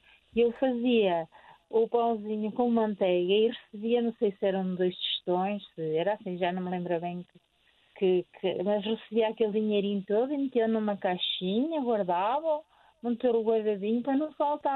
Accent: Minho, Portugal; born there; also born or lived in Trás-os-Montes; eu sou minhota, nasci no Minho, depois é que foram viver para trás dos montes.

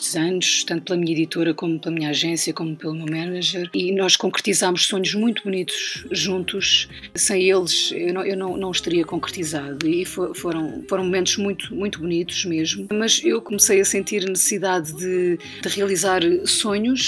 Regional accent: Santarém, Portugal; born there; e por isso é que eu nasci no Ribatejo

